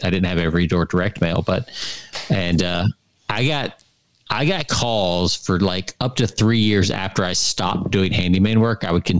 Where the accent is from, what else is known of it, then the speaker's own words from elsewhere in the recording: Georgia, United States; when we grew up in Georgia, Jonathan, where you could just throw stuff in the back half of the acreage